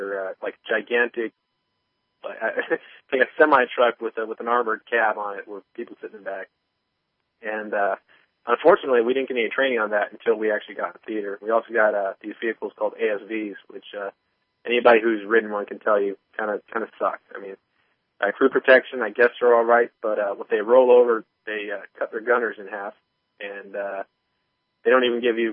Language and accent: English; San Jose, California, United States; Well, I'm from San Jose, California. I'm from a pretty metropolitan area. You know, it's a pretty, pretty dense city. We got a million people here.